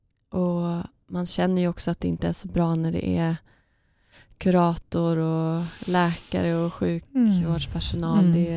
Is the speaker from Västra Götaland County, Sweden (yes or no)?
no; Västerås, Västmanland County, Sweden; Ja, och sen fick vi flytta från Uppsala till Västerås där vi är ifrån